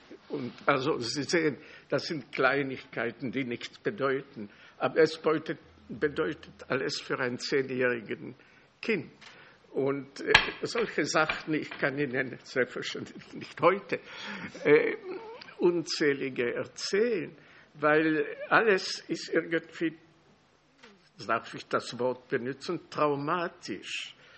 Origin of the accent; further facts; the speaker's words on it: Czechia; Die wussten nicht, dass ich ein Jude war. Die wussten nichts, die wussten, ich war ein Tscheche und war ein Ungläubiger, oder wie man das sagen kann, der irgendwie getauft war. Die durften nicht wissen, dass ich jüdisch war